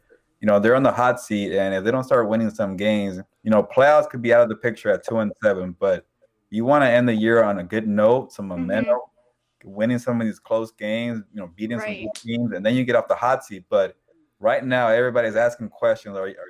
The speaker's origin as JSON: {"language": "English", "town": "Los Angeles", "region": "California", "country": "United States", "tie": "born or raised there", "said": "I grew up in Los Angeles though. So when they told me there was a position to be the full-time beat writer, the number one guy, going back home, I was like, okay, I'll jump on that."}